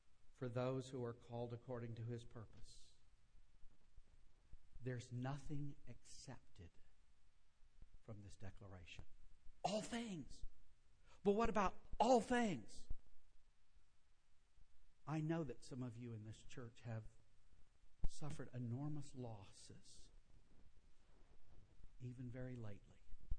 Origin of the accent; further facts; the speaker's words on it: Mississippi, United States; also born or lived in Louisiana; And I'm from Mississippi and Louisiana. And when I fix this gumbo, you know, I'm putting in it peppers and onions and garlic and okra.